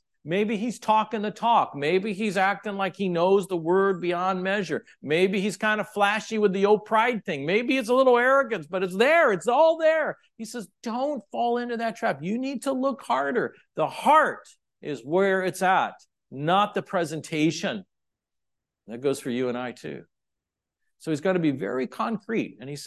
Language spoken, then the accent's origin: English; Kansas City, Missouri, United States; I'm from Kansas City. Our football team is the Kansas City Chiefs.